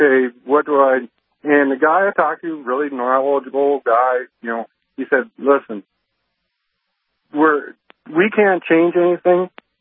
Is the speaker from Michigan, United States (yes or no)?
no; North Dakota, United States; I'm from North Dakota, so when I moved back, I had to set up to have North Dakota take the taxes out also.